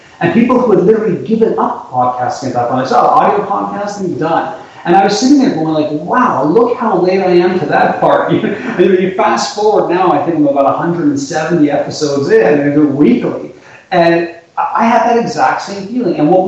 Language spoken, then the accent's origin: English; Canada; as a Canadian, by birth, I guess, that people sort of hear me speak and they don't think I'm Canadian at all, but this is where I live and this is where I'm born.